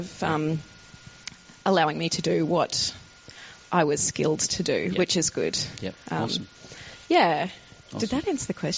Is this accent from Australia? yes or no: yes; Toowoomba, Queensland, Australia; Toowoomba.